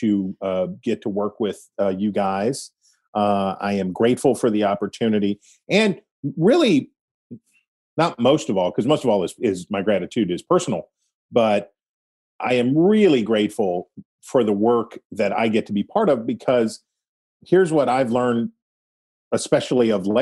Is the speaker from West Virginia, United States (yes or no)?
yes; West Virginia, United States; But let me say that I am not a Southerner. I am from West Virginia. West Virginia is not in the South.